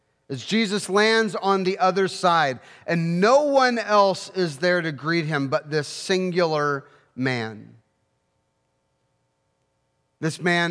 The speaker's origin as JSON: {"language": "English", "town": "Dunkirk", "region": "Ohio", "country": "United States", "tie": "born or raised there", "said": "I grew up in Dunkirk, Ohio, a town, when you're optimistic, was 900 people."}